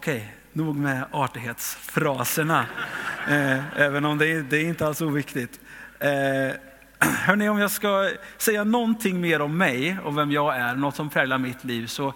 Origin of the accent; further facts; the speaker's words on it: Karlskoga, Värmland, Sweden; now in Kungsbacka, Sweden; Jag kommer annars från Karlskoga från början i Värmland.